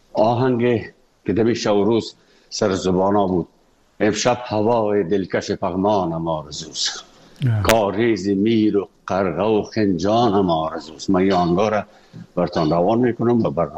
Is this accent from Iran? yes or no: no; Afghanistan; moved away; وقتی که من از افغانستان بر آمدم